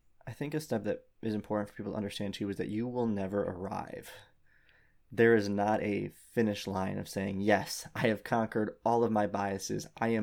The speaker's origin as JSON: {"language": "English", "country": "United States", "tie": "born or raised there", "said": "specifically as a straight white dude growing up in America"}